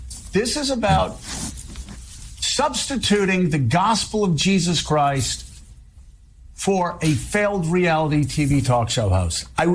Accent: Pensacola, Florida, United States; also born or lived in Chamblee, Georgia / Meridian, Mississippi; I grew up in the Baptist church and you know, Chamblee, Georgia, in Meridian, Mississippi, mainly in Pensacola, Florida.

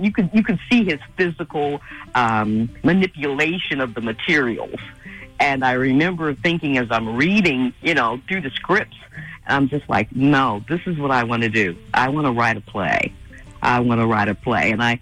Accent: Pittsburgh, Pennsylvania, United States; born there; I was born in Pittsburgh and not raised in Pittsburgh. Yeah, I'm part of a military family.

